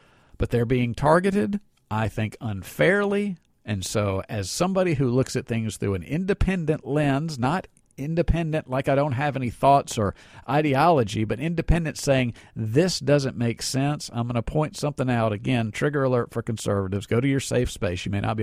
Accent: Scotland, United Kingdom; I'm Scottish. I mean, just the virtue of where you're born or your religion or anything shouldn't necessarily matter.

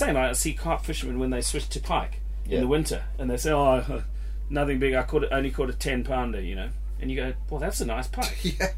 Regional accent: Zimbabwe; now in United Kingdom; I was the same when I came from Zimbabwe.

